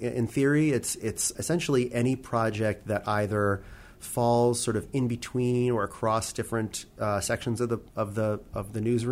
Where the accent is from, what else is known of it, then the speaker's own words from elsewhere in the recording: New York, United States; I mean, I'm a New Yorker. I'm a little biased.